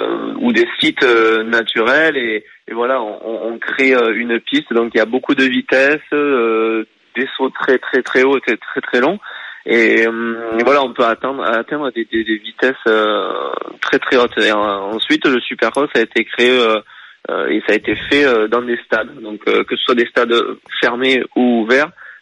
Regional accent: France; Ben ouais, j'ai grandi en France et je suis monté de catégorie en catégorie

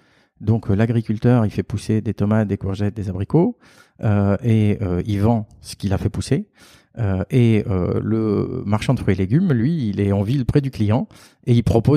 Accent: Aix-en-Provence, Provence-Alpes-Côte d'Azur, France; also born or lived in Belgium; Moi, je suis d'Aix-en-Provence. Et j'ai habité 6 ans en Belgique

